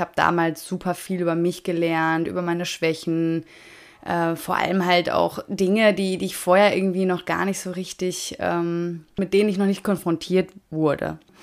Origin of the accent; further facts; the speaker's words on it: Germany; wie sehr ich meine Heimat eigentlich vermisste und fing auch an, zum allerersten Mal Deutschland auf eine gewisse Art und Weise zu schätzen